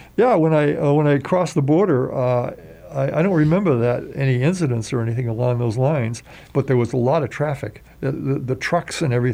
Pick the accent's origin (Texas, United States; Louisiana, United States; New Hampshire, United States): New Hampshire, United States; I'm from New Hampshire, and he was from New Hampshire also.